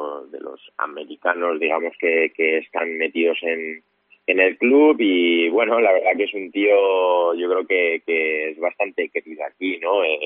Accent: Salamanca, Castile and León, Spain; estoy deseando, yo creo, como muchos salmantinos, el ver fútbol de Segunda B en Salamanca

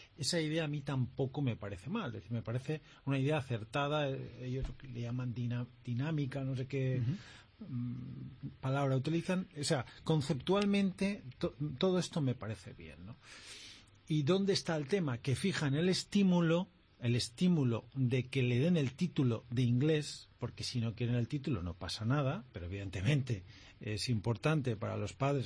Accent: Valencian Community, Spain; first language Valencian; Spanish is a second language; yo mismo, que soy valenciano parlante, es mi lengua materna, pues utilizo casi en exclusiva el castellano para trabajar

